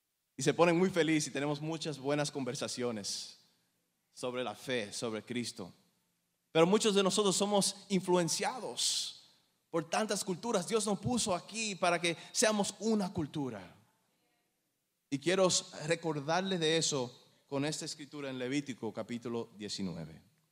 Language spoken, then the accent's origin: Spanish; New Jersey, United States; also born or lived in Dominican Republic; Yo nací en Nueva Jersey y pasé mis primeros 10 años aquí en Estados Unidos. Después, a los 10 años, Dios me dio la oportunidad de vivir en la República Dominicana por 6 años.